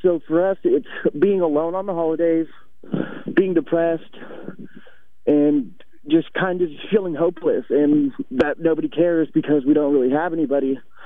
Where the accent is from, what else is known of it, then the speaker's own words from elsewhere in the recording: Reno, Nevada, United States; also born or lived in Sacramento, California; I grew up in Reno, Nevada, and Sacramento, California. I kind of bounced back between those two places.